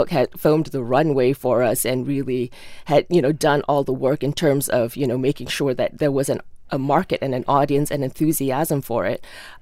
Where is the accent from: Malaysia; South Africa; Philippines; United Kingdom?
Malaysia; moved away as an adult; now in United States; You know, I grew up in Malaysia. I came over to the States when I was 18, and I've worked in TV for 16 years.